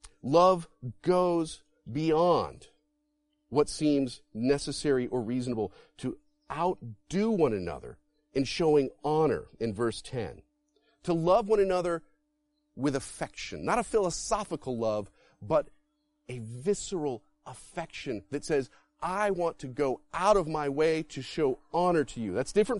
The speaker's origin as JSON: {"language": "English", "region": "Florida", "country": "United States", "tie": "born or raised there", "said": "I grew up in Florida, which is, it's weird. You get a little of all of that."}